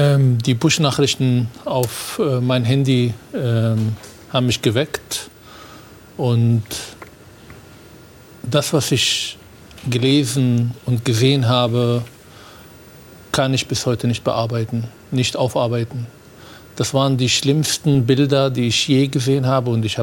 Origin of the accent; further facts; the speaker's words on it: Palestine; Ich möchte aber vor allem als Palästinenser sagen